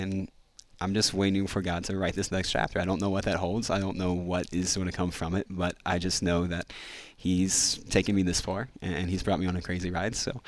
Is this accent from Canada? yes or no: no; West Virginia, United States; Like, honestly, I'm a redneck from West Virginia.